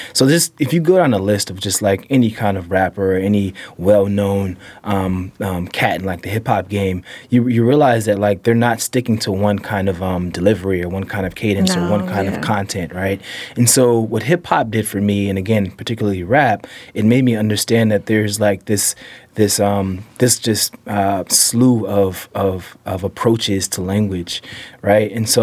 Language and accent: English; Oakland, California, United States; Yeah, so pretty much half of my time was spent in East Oakland. The other half was in West Oakland.